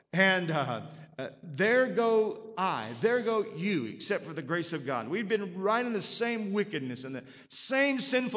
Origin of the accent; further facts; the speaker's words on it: Oklahoma, United States; And remember, I was from Oklahoma, pretty much flat country.